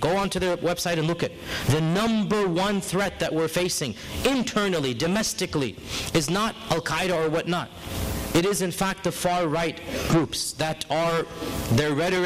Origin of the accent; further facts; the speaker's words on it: United States; And again, I say this as an American